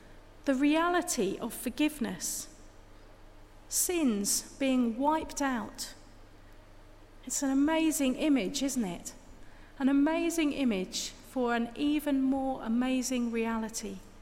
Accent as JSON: {"language": "English", "region": "East of England", "country": "United Kingdom", "tie": "born or raised there", "said": "I grew up in the Suffolk countryside"}